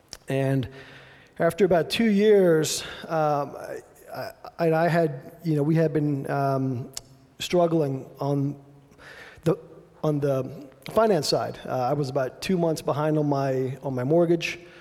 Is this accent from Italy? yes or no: no; New Jersey, United States; my son said I talked too fast, and I'm from New Jersey, so I'll try to slow it down a little bit.